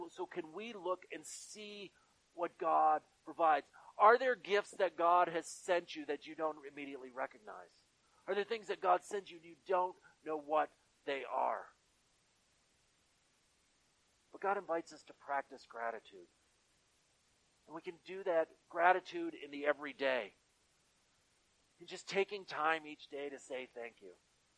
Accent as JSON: {"language": "English", "region": "Michigan", "country": "United States", "tie": "born or raised there", "said": "I grew up here in Western Michigan and always loved the beaches, the dunes and stuff."}